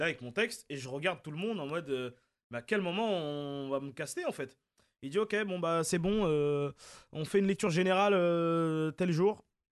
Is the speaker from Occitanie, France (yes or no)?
no; Montreuil, Île-de-France, France; Je viens de nulle part. Je viens de Montreuil, à la mairie de Montreuil. Je viens de nulle part d'autre.